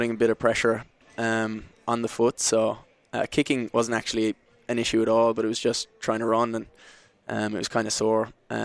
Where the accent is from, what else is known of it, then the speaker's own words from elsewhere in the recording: County Kerry, Ireland; I'm actually from a small country town in County Kerry.